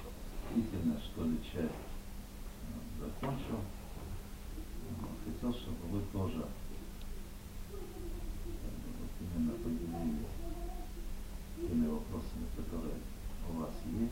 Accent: Yekaterinburg, Sverdlovsk Oblast, Russia; Значит, я приехал, сам я родом из Екатеринбурга, но свою вторую половину нашел в Целинограде.

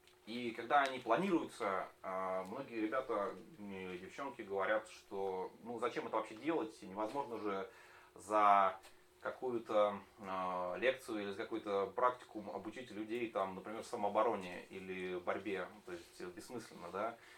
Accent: Nizhny Novgorod, Nizhny Novgorod Oblast, Russia; Я из Нижнего Новгорода.

